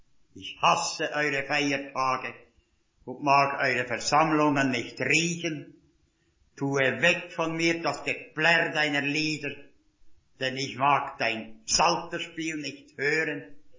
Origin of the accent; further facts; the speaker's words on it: Bern, Switzerland; accent: Bernese dialect; sie haben eine ausgesprochene Sympathie für uns Berner. Zuerst sprach ich in den Wochengottesdiensten meinen Berner Dialekt.